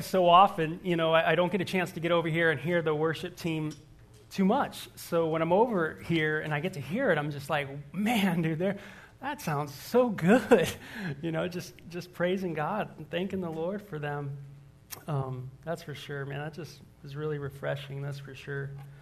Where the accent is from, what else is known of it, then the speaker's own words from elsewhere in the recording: California, United States; now in Tucson, United States; Because I'm from San Fernando Valley